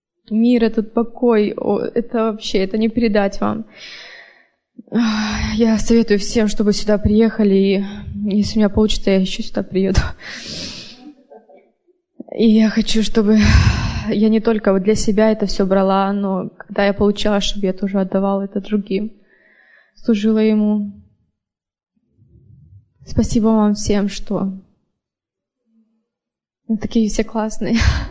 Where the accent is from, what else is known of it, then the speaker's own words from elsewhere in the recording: Vancouver, Washington, United States; Я из Вашингтон, Ванкувер, Вашингтон.